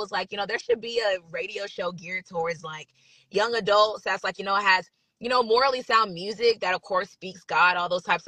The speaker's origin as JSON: {"language": "English", "region": "Georgia", "country": "United States", "tie": "born or raised there", "said": "I live about 45 minutes south of Atlanta, and in a city called McDonough, Georgia. I grew up in Henry County"}